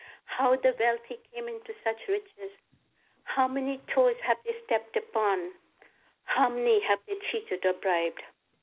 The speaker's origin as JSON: {"language": "English", "country": "India", "tie": "born or raised there", "lives_now": "United States", "said": "because I am from India. When I was growing up there"}